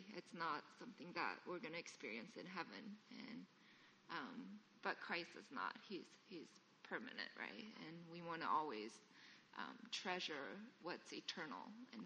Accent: Georgia, United States; also born or lived in Korea; I'm originally from Georgia, or actually I was born in Korea, and then I grew up in Georgia. I moved out here for work

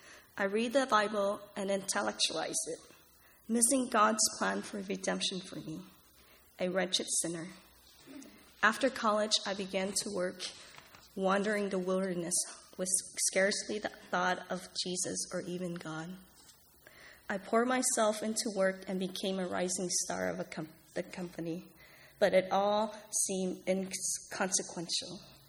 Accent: Richmond, Virginia, United States; Growing up in Richmond, Virginia, born out of wedlock to a young teenage mother, my grandparents watched me while my mother pursued her education.

